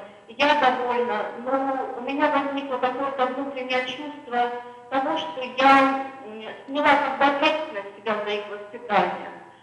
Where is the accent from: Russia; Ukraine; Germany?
Russia; Stavropol Krai; я из Ставропольского края.